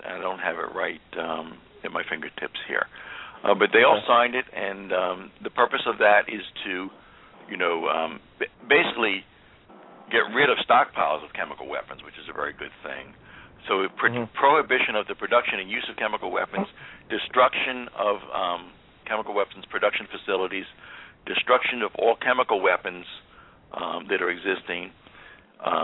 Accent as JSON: {"language": "English", "region": "Pennsylvania", "country": "United States", "said": "I'm from Pennsylvania, by the way, and I have some friends who are Quakers, although I'm not a practicing one myself."}